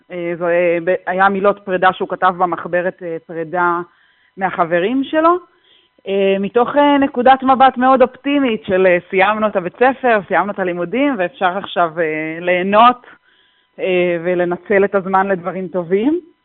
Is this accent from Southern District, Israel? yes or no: yes; Nir Yitzhak, Southern District, Israel; אנחנו מקיבוץ במועצה אזורית אשכול, מקיבוץ ניר יצחק